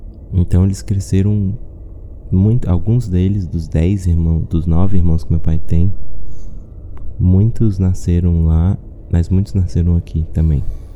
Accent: Taguatinga, Federal District, Brazil; meus pais me levaram pra Taguatinga, que é a cidade onde eu cresci.

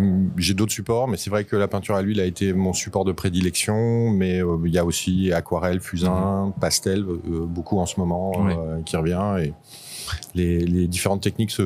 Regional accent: Brive-la-Gaillarde, Nouvelle-Aquitaine, France; En fait, moi, j'ai grandi à Brive-la-Gaillarde.

